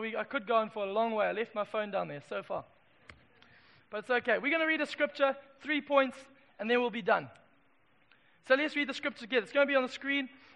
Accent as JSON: {"language": "English", "country": "Zimbabwe", "moved": "yes", "lives_now": "Durban, South Africa", "said": "I moved from Zimbabwe across the Limpopo to Durban, and a whole new world opened up for me."}